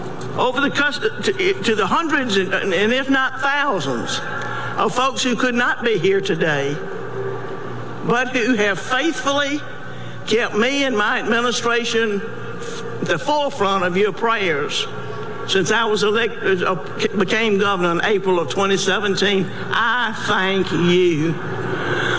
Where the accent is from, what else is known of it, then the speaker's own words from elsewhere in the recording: Camden, Alabama, United States; In fact, when I was growing up in my hometown of Camden, little girls just simply didn't dream about being elected governor of the great state.